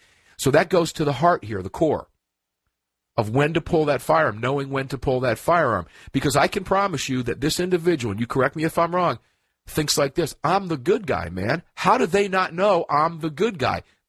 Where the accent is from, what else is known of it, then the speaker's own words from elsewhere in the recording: Cincinnati, Ohio, United States; born there; I should tell you that I was actually born in Cincinnati, and I have a ton of family in Dayton and Cleveland